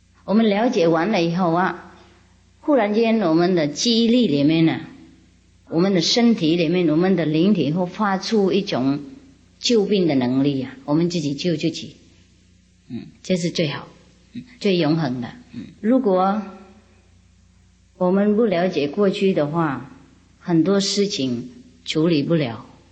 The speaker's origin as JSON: {"language": "Chinese", "country": "China", "said": "对对对对，我们中国人都变了不同的名字，托尔时代啊"}